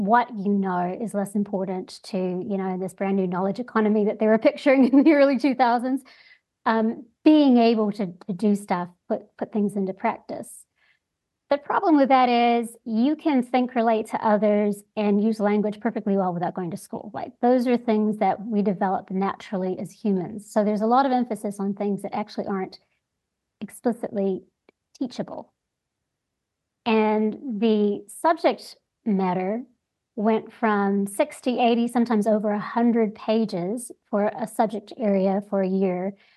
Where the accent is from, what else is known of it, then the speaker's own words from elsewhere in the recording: New Zealand; born there; I was born in New Zealand and, of course, ended up back here because it doesn't compare to here.